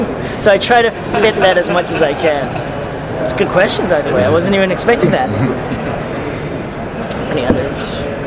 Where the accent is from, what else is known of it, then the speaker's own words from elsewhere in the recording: Philippines; the Filipino martial arts, because I'm Filipino, and I try to put that in everything I do.